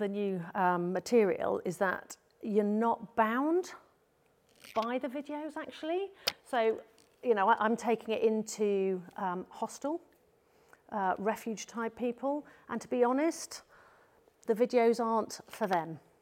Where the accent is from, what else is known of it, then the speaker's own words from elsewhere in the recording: United Kingdom; we're talking, I know we were joking about being very British and having cups of tea and tears.